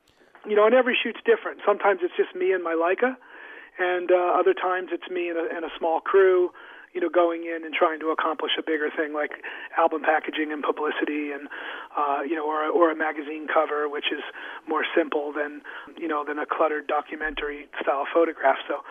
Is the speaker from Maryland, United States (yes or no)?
no; New Jersey, United States; Yeah, we're really from the same area. I grew up in New Jersey, just about 30 minutes south of him.